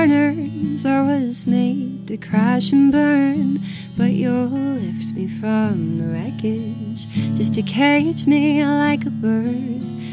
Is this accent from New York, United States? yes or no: yes; Ithaca, New York, United States; now in Boston, United States; I'm originally from Western New York, Ithaca-ish area, if anyone's familiar.